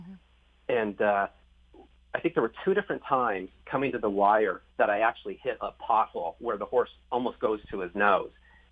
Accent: California, United States; ended up winning that race on a California bred named Campout, which is kind of funny, being that I was from California.

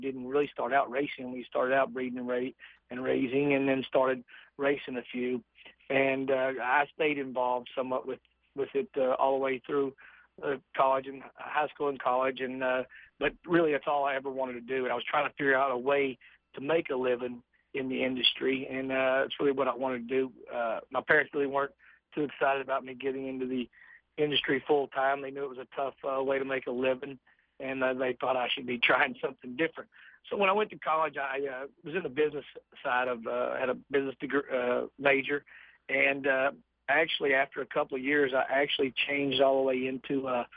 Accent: Texas, United States; Like I said, I grew up in the city between Dallas and Fort Worth there. And we didn't have pari-mutuel wagering at that time in Texas.

